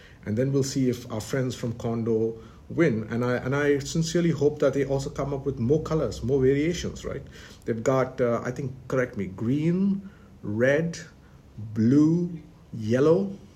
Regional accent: India; my nationalistic sense kicks in, being Indian.

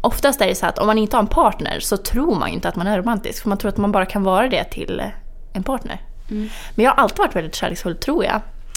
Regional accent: Alfta, Gävleborg County, Sweden; Alfta heter det. Det ligger i Hälsingland.

